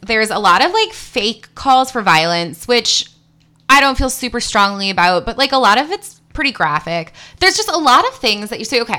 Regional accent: Massachusetts, United States; I grew up in Massachusetts, and like, you're that was a thing.

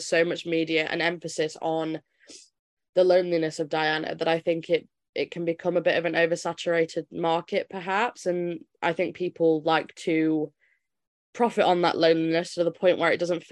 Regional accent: Chesterfield, East Midlands, United Kingdom; I'm not sure if it's because I'm from Chesterfield, but we don't really have an emphasis on the royals here.

